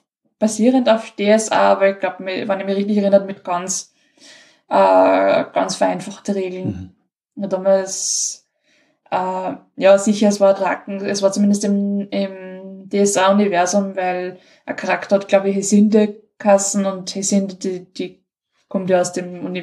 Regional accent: Linz, Upper Austria, Austria; Ich komme aus Linz.

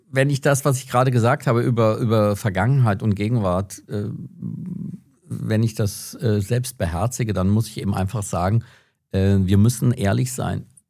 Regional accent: Schlitz, Hesse, Germany; in meiner Heimatstadt Schlitz viermal im Jahr die gesamte Stadt von amerikanischen Manövern besiedelt wurde. Und für mich war das die absolute Selbstverständlichkeit, eben Englisch zu lernen mit amerikanischen GIs

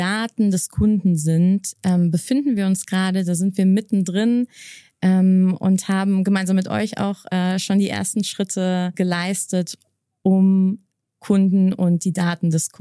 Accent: Koblenz, Rhineland-Palatinate, Germany; Ich komme aus Koblenz, das ist nicht so weit weg. Der Rhein verbindet uns.

